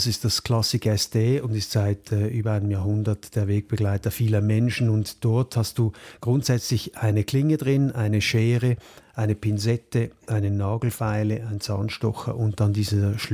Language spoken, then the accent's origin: German; Switzerland; accent: Swiss German; In unserem Dialekt haben wir Sackmesser. Sackmesser ist übersetzt Taschenmesser, weil die Tasche ist für uns ein Sack, Hosensack.